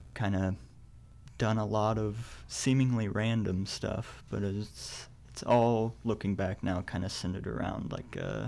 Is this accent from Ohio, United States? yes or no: yes; Nelsonville, Ohio, United States; I was actually raised right down the road. I grew up in Nelsonville.